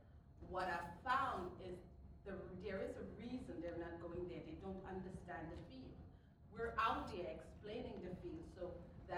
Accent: Brooklyn, New York, United States; I'm from Brooklyn.

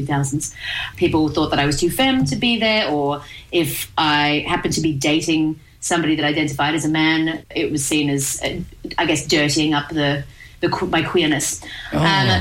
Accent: Gippsland, Victoria, Australia; which was a surprise growing up in Gippsland.

